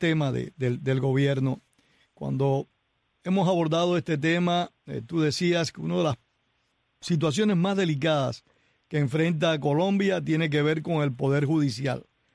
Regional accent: Cuba; Como cubano demócrata

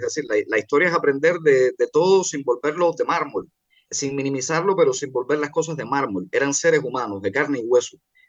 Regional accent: Cuba; born there

